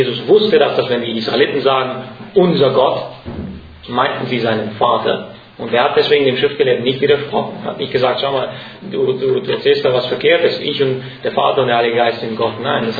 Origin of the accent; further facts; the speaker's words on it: Romania; first language Hungarian; German is a second language; meine Sprache ist Ungarisch, ich komme aus Rumänien, bin aber Ungar.